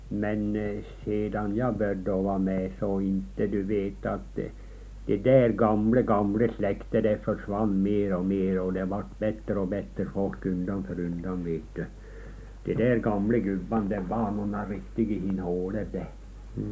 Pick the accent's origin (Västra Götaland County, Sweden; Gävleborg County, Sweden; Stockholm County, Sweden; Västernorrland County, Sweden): Västernorrland County, Sweden; Vi är ju ångermanlänningar vi, och de är jämtlänningar.